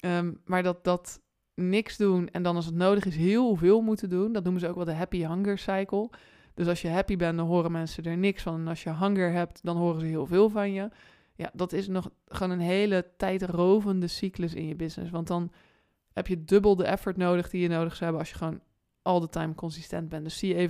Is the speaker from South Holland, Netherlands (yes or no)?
yes; Rotterdam, South Holland, Netherlands; Ik ben een Rotterdamse, dus ik hou van niet lullen maar poetsen.